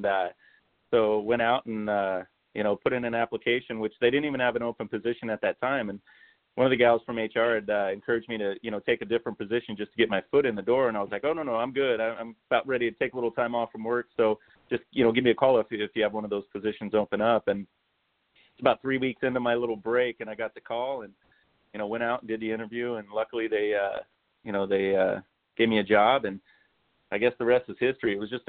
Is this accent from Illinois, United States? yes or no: no; San Diego, California, United States; also born or lived in East County; Yeah, I grew up down in Mission Bay, kind of Bay Park area, until about the middle of seventh grade, and then we moved out here to the East County